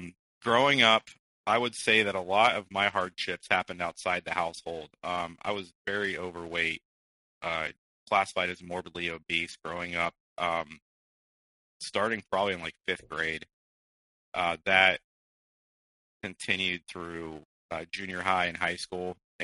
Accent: Midwest, United States; born there; I was born in the Midwest. My family travels quite a bit because of my father's occupation, and so we had actually moved outside of the country for a couple of years.

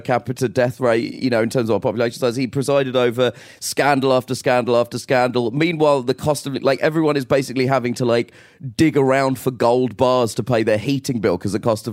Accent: United Kingdom; I don't know if we can swear, but I'm from Britain.

